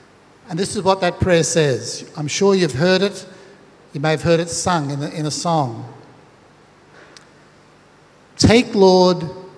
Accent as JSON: {"language": "English", "country": "Australia", "said": "are you Australian? I said, yeah, I'm Australian."}